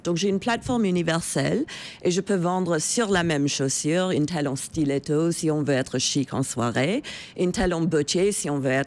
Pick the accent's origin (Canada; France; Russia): Canada; Je suis canadienne.